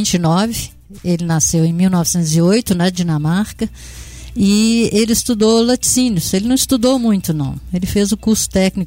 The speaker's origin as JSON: {"language": "Portuguese", "town": "Minduri", "region": "Minas Gerais", "country": "Brazil", "tie": "born or raised there", "said": "estar aqui em Minduri, cidade que é minha terra natal, de minha raiz, né?"}